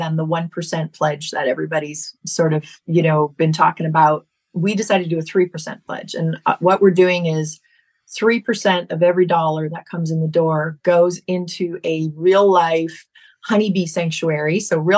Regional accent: Toronto, Ontario, Canada; now in United States; I'm from Toronto, and, you know, been a Toronto girl for a long, long time.

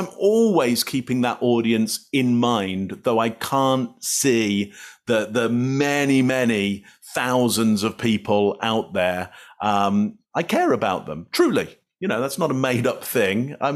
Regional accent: England, United Kingdom; I come from England, so we're surrounded by coast.

